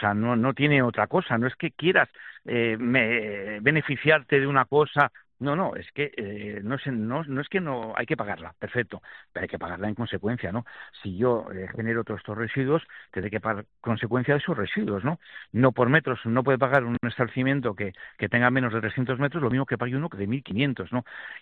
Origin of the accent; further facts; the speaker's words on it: Valladolid, Castile and León, Spain; soy de Valladolid también.